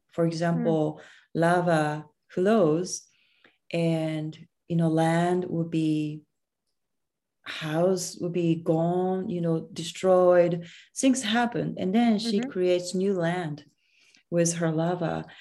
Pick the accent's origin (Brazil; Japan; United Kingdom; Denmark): Japan; This is a very strong connection I feel, maybe because I'm from Japan.